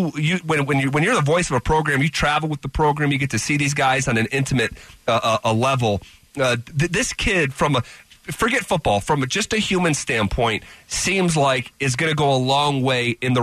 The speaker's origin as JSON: {"language": "English", "town": "Albany", "region": "New York", "country": "United States", "said": "And I am from Albany, New York, and used to cover his career at Siena"}